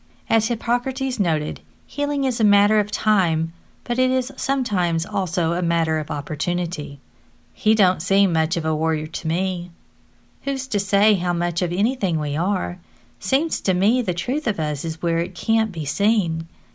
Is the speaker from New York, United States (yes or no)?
no; King, Texas, United States; from King in Texas.